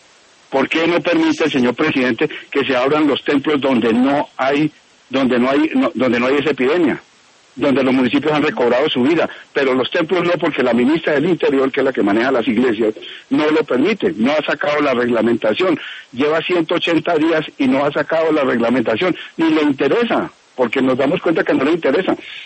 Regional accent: Bogotá, Colombia

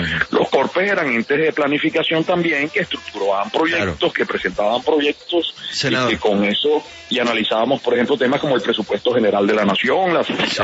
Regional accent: Colombia; Nosotros somos colombianos, ¿no?

